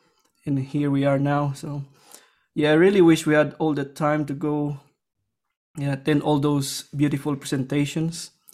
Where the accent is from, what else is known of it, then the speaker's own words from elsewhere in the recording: Sibalom, Western Visayas, Philippines; English is a second language; now in Australia; Yeah, so I was born in, I'd grew up in a small rural town of Sibalom, as you say it. So it's located in the Panay Island of the central Philippines.